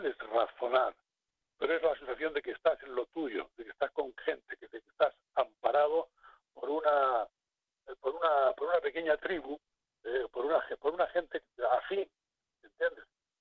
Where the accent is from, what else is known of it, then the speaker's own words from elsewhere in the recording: Garrucha, Andalusia, Spain; Yo soy de Garrucha, Almería.